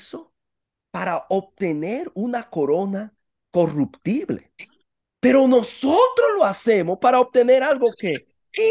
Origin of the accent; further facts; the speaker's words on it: New York, United States; Y yo soy un dominicano de Nueva York. Finalmente él y yo vamos para Nueva York, de donde yo soy.